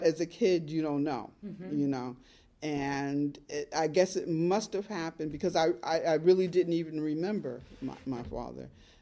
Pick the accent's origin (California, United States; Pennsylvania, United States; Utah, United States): Pennsylvania, United States; Aliquippa; also born or lived in Harlem, New York; Me as a child, I was born in Harlem Hospital. 3 weeks later, my mother and father went back to where my mother grew up in Aliquippa, Pennsylvania.